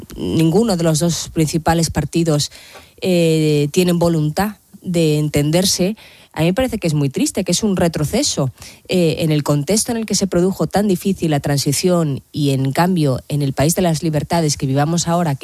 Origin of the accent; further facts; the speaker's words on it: Spain; como españoles